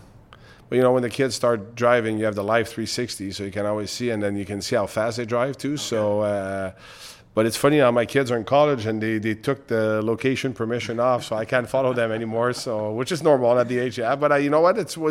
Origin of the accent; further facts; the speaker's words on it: Montreal, Quebec, Canada; Well, listen, I grew up in Montreal